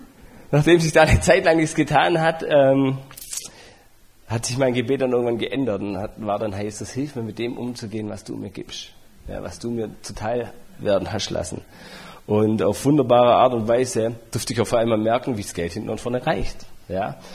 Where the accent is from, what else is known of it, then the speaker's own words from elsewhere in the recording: Baden-Württemberg, Germany; Ich sage, ich bin Schwabe, wir haben da unsere Kämpfe von Haus aus.